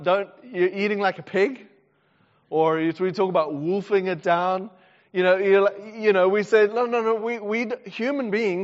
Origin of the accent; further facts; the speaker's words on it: South Africa; So I come from South Africa, very traditional, very conservative rules, even about etiquette around eating.